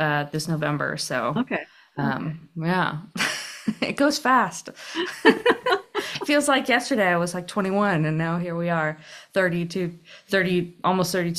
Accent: Phoenix, Arizona, United States; moved away as an adult; Yeah, so I grew up in Phoenix, Arizona, but I moved to Northern California in 2014 to go to film school.

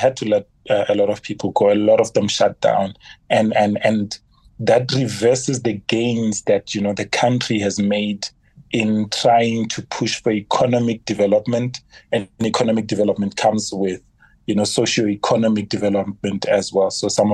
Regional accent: South Africa; And it exposed us as South African accountants, for example.

